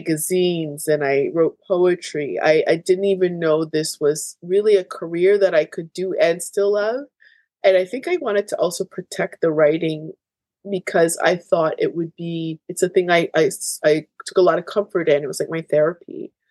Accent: Canada; born there; as my parents immigrated from Jamaica. And I was born here in Canada. I have a love of Jamaican culture, Black history.

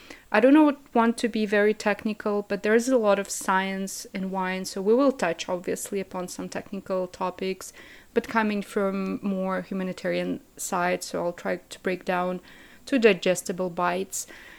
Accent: Kazakhstan; also born or lived in multiple countries; I'm originally from Kazakhstan, lived in multiple countries, and studied wine throughout the last 5 years.

